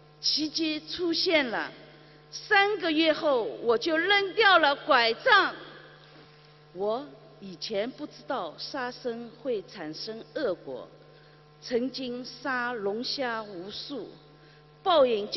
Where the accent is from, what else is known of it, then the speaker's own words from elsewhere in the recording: Shanghai, China; 我来自上海，患类风湿性关节炎20多年，在2013年9月接触到心灵法门